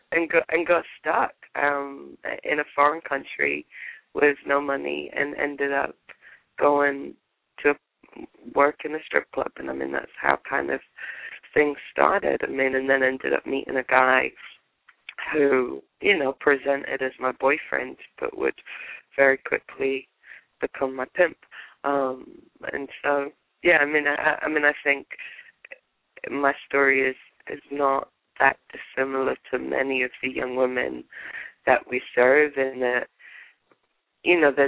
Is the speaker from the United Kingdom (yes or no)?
yes; England, United Kingdom; where I grew up in England, I mean, it was reasonably rough